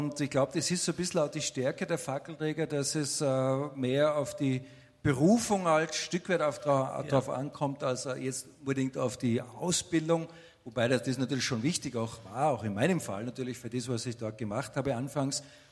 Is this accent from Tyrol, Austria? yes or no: no; Schladming, Styria, Austria; Jahrgang 75, ganz wichtig. Und bin auch dort in Schladming geboren, wo die Arbeit auch ist, der Tauernhof. Also ich bin Eingeborener sozusagen dort